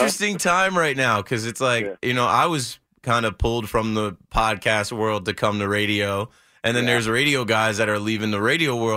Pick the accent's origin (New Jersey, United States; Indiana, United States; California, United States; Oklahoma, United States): New Jersey, United States; now in New York, United States; No, I'm from Jersey. I'm from Monmouth County. I grew up down the shore area.